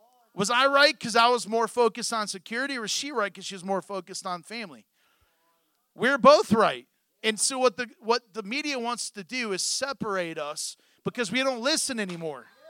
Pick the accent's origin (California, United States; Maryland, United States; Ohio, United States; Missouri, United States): Ohio, United States; Garrettsville; Because we had gangs in Garrettsville, believe it or not, but they had no need for them. One red light town.